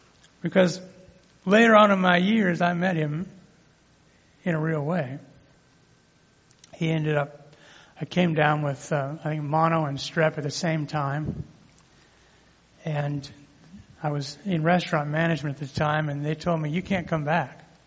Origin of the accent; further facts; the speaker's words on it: Colorado, United States; And I was downtown. I grew up in Colorado.